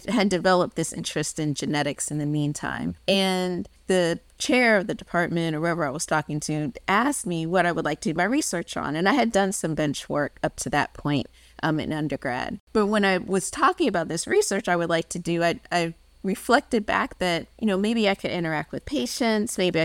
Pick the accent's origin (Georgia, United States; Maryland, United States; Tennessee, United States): Maryland, United States; I'm from Maryland, a rural part of Maryland, but had kind of hung around D.C. in my college years.